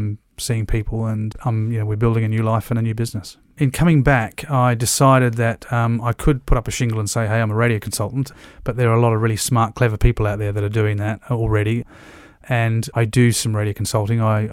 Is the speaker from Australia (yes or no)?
yes; Australia; moved away; also born or lived in Bristol, United Kingdom / Dublin, Ireland; I'm an Aussie, but my parents are Dutch